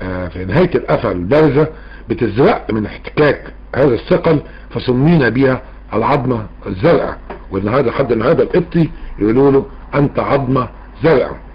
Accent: Egypt; هذا الشيء لما اتوا الى بلادنا مصر

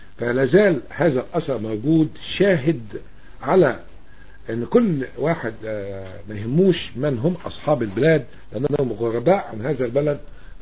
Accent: Egypt; هنتهي الامر عندنا في مصر

